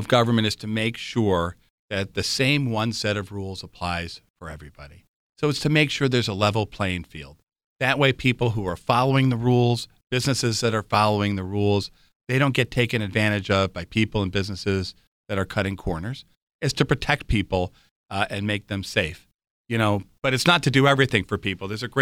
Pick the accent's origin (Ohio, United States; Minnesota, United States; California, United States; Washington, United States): Ohio, United States; Cleveland; So I'm from Cleveland.